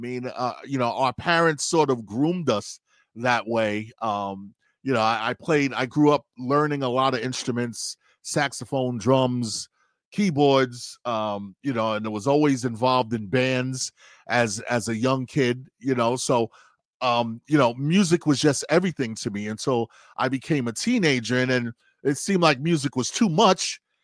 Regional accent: New York, United States; also born or lived in Trinidad; So I was raised in New York. I was born in Trinidad.

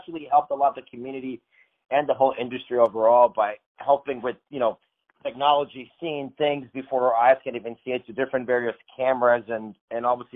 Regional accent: Marco Island, Florida, United States; And by growing up in Marco Island, I love the Gulf Coast of Florida.

